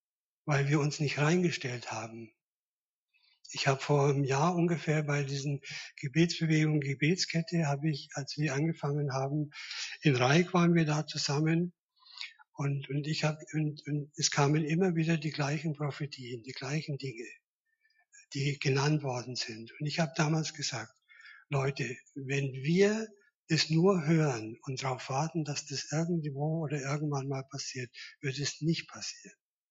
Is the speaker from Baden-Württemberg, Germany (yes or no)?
no; Bavaria, Germany; also born or lived in Munich; now in Dresden, Germany; Ich bin kein Dresdner, ich bin nicht in Dresden geboren. Ich bin irgendwo in Oberfranken geboren, ich weiß, ich war schon noch hoch. Und habe aber meine meiste Zeit in Franken und in Bayern, in München verbracht. Und ich bin 1995 nach Dresden gekommen